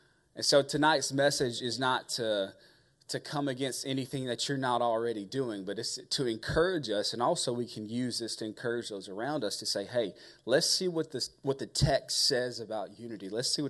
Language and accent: English; Carrollton, United States; I grew up in Carrollton, but more specifically, it was a community called Burwell, right?